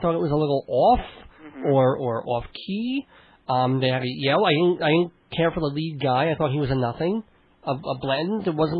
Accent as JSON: {"language": "English", "town": "Brooklyn", "region": "New York", "country": "United States", "tie": "born there", "said": "I was born in Brooklyn."}